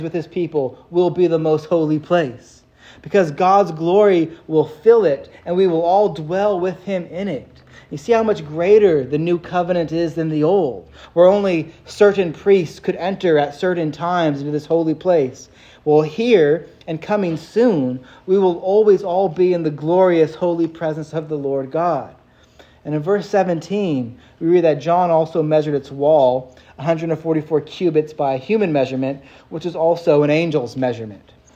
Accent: United States; I'm an American, and we reject the metric system, and so I'm not very good with measurements today either.

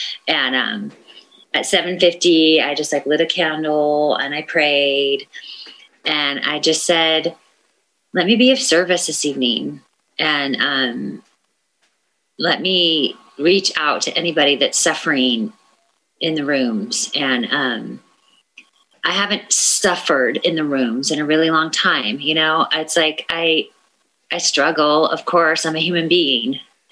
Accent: California, United States; born there; But I was born in the Bay Area. My family's from Alameda, and I was the firstborn to my father

